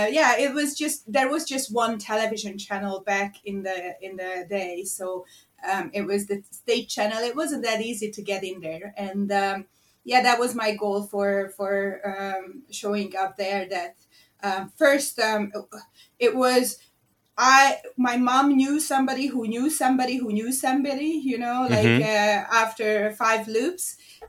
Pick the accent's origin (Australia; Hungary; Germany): Hungary; Budapest; English is a second language; there was a little club that was in Budapest, my hometown, the national team for the modern pentathlon train there